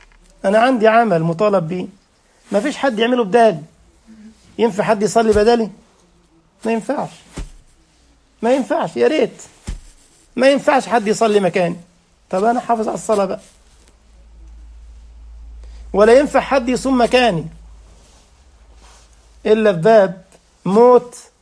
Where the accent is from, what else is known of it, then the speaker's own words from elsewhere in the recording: Egypt; ده بيقولوا عندنا في مصر القطار اخر صياد اسمها السبنسه، دايما في ذيل القائمه